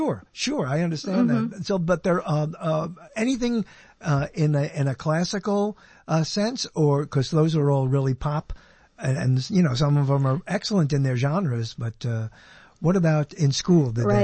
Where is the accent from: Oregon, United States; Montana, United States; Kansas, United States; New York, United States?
New York, United States; Brooklyn; I've done any number of stories of me growing up in Brooklyn, New York, in the 50s